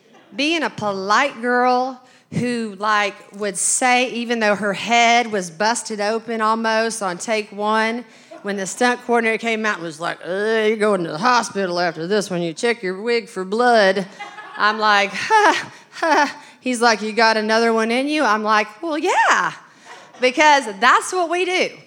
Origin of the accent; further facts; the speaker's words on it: Arkansas, United States; accent: Southern; or anything about my Arkansas-ness and my rough and tumble beginning. I just wasn't, because I kind of had a mouth from the South. And you know, we say what we mean down here.